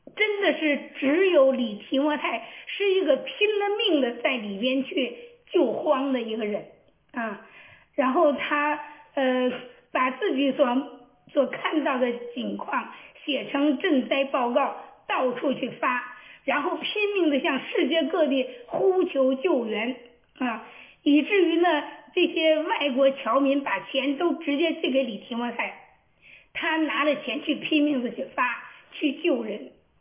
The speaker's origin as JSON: {"language": "Chinese", "country": "China", "said": "若没有这样一个宣教士为我们中国人记载下来，我们中国人就过去了，不会有人认真的记录。"}